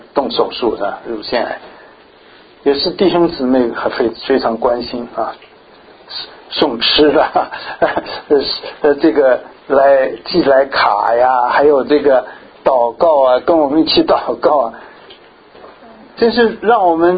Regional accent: Sichuan, China; 我记得小时候啊，那时候很小的时候在四川

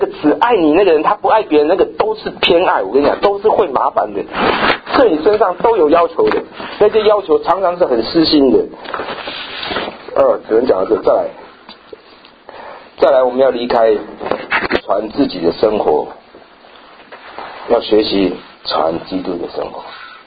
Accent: China; 我常常我是中国人啊，我不知道你到了美国剪头发是找谁剪

